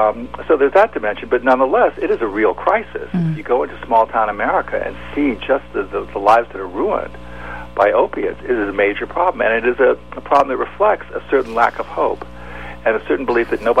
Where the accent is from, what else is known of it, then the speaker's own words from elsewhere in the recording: Ohio, United States; So I'm from Ohio originally